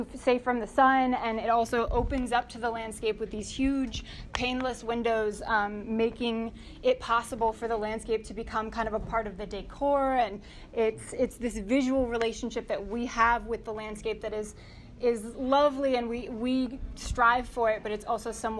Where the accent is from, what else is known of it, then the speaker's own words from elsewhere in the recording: Ellicott City, Maryland, United States; also born or lived in Tucson; But my more recent work started happening after I moved back from Tucson to Ellicott City, which is my hometown. My parents live about 5 minutes up the road from the historic district